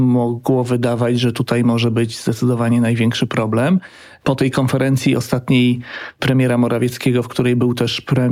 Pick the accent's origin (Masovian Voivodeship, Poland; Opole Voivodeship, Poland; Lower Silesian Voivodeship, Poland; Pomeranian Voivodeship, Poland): Pomeranian Voivodeship, Poland; Gdańsk; ja sam jestem z Gdańska, więc kąpałem się przy tym naftoporcie, bo tam obok jest plaża, więc wiem, jak to wygląda.